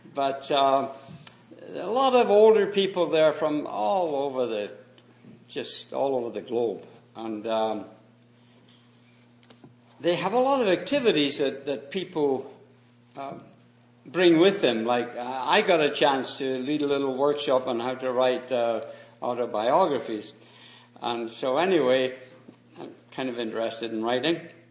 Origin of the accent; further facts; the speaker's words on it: Winnipeg, Manitoba, Canada; we're visiting from Winnipeg, and we have enjoyed the warmth of love and the welcome of the assembly here.